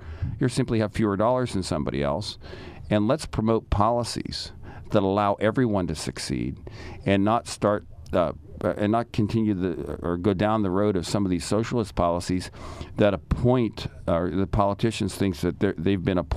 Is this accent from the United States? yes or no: yes; United States; I tell people I'm a human being first. First and foremost, that's what I am. Secondly, I'm an American, and then I'm a conservative